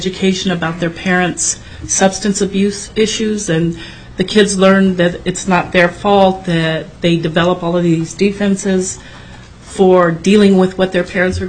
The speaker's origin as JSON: {"language": "English", "town": "Anchorage", "region": "Alaska", "country": "United States", "said": "For the record … I'm from Anchorage. I work for Volunteers of America, Alaska."}